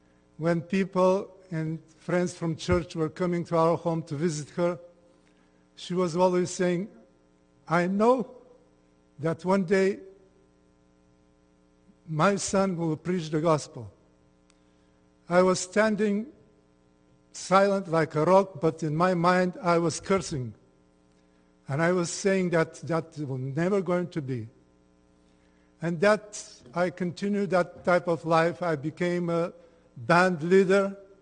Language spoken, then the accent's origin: English; Bulgaria; I was born in Bulgaria in the family of a pastor and grew up admonished and taught in the faith of Jesus Christ.